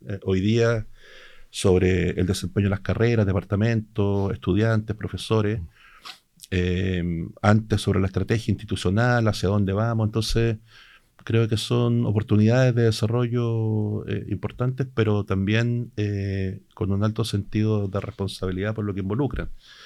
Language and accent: Spanish; Concepción, Biobío, Chile; Yo crecí en dictadura, digamos, y era inevitable en las calles penquistas, ¿verdad?, estar en contacto con una realidad dura de aquellos años